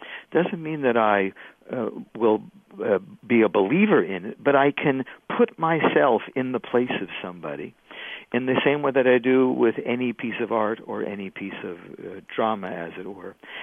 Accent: United States; but I'm an American Jewish poet

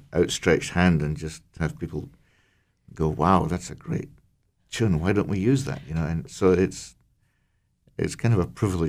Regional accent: Scotland, United Kingdom; from growing up in Scotland, I would find these tunes that people weren't really playing very much

